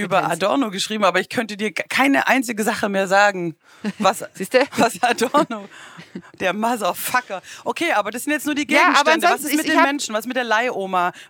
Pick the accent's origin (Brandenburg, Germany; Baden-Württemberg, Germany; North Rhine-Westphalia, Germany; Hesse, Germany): Baden-Württemberg, Germany; Du weißt doch, als Schwäbin spare Mursch.